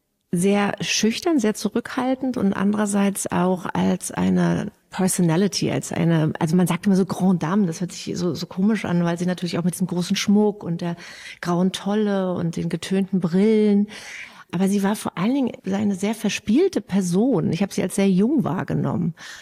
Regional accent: East Germany, Germany; Ich bin in der DDR mit der Sibylle aufgewachsen.

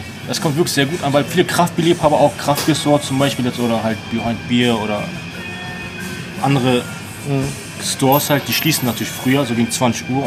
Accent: Hamburg, Germany; Als Hamburger

